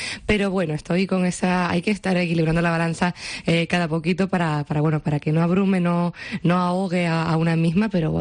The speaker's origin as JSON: {"language": "Spanish", "region": "Canary Islands", "country": "Spain", "said": "Pues yo soy canaria, yo soy de la isla de La Palma y siempre me he sentido muy conectada con Latinoamérica."}